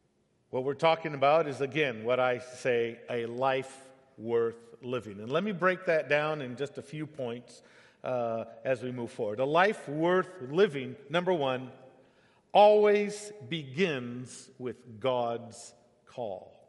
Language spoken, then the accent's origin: English; Brazil; I'm son of missionary parents who were missionaries also in Brazil. So I was raised in Brazil from the time I was a year old